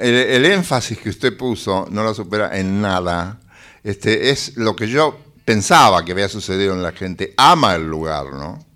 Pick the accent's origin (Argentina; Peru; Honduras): Argentina; Bragado, Buenos Aires Province; Yo soy de Bragado, provincia de Buenos Aires, y recuerdo que hasta la generación de mi madre, eso se usaba.